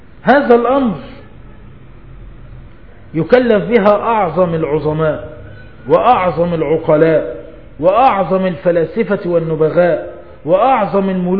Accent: Egypt; عندنا في مصر

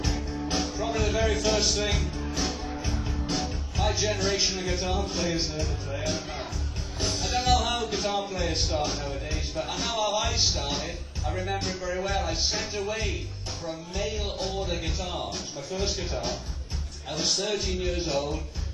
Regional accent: Wales, United Kingdom; I'm Welsh, and Wales was pretty backwards in those days. So nice place to visit now, I think.

